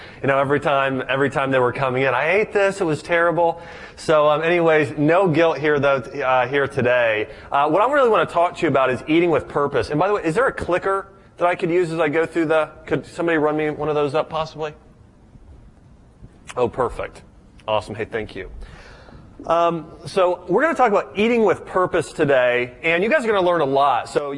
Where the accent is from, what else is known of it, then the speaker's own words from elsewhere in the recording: Ohio, United States; I'm from Ohio.